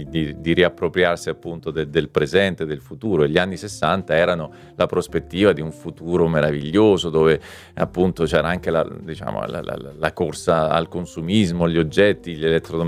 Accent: Marche, Italy; io sono marchigiano, sono cresciuto appunto in un ambiente comunque piccolo borghese, dove comunque l'opinione del vicino era importante

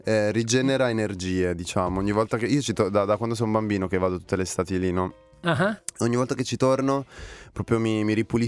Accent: Orosei, Sardinia, Italy; ho scelto di collaborare con il coro femminile del mio paese di origine, della Sardegna, di Oroseino

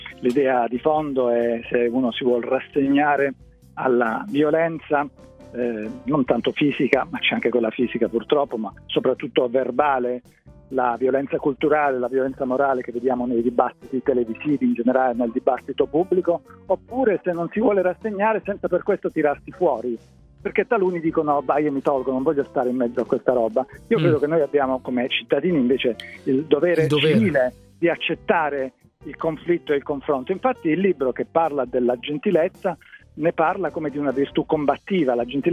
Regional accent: Bari, Apulia, Italy; in realtà la mamma era siciliana. Okay. Lei insomma avrebbe fatto un sobbalzo sentendo dire che ero barese doc

